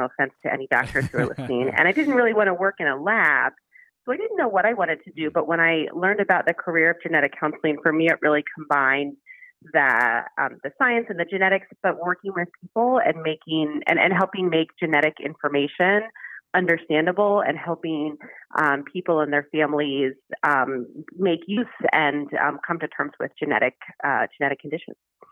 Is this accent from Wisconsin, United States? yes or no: no; Baltimore, Maryland, United States; I am from Baltimore, Maryland, and I've been a genetic counselor for a little over 10 years.